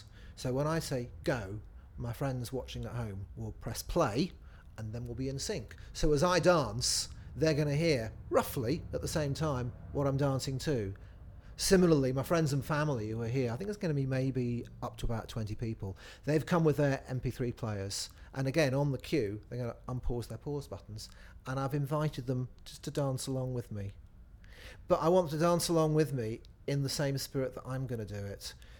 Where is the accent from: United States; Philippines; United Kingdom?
United Kingdom; Nottingham, East Midlands; I'm 47 years old and I'm from Nottingham.